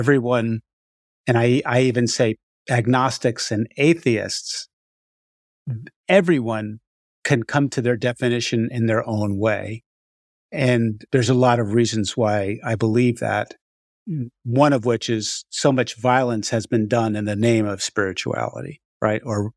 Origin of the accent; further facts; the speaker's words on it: Far Rockaway, New York, United States; I grew up in Far Rockaway, New York, which is a very Hasidic, right around that area, and went to a Hasidic Hebrew school.